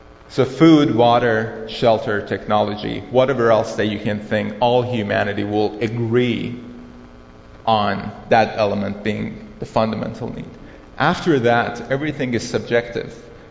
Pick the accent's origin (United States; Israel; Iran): Iran; I'm coming from Iran. In Iran, it's mandatory to fast